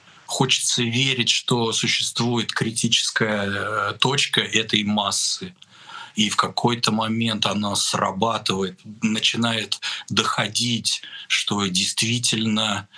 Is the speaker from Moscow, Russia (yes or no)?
yes; Moscow, Russia; И я, москвич